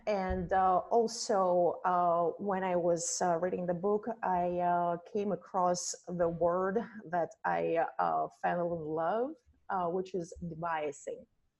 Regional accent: Siberia, Russia; English is a second language; probably you can tell by my accent that I am from Russia and I am from Siberia.

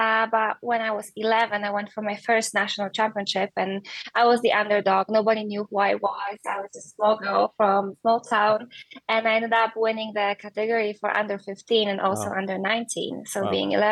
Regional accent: Poland; English is a second language; Later, they opened a bowling center in my hometown when I started to practice a lot. And then there was a bowling association in okay. Poland

